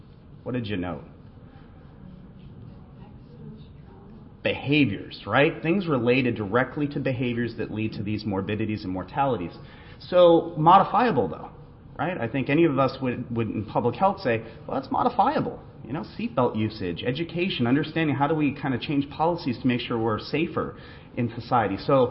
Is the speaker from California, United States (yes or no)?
no; Massachusetts, United States; They're a little different in my state, my home state of Massachusetts.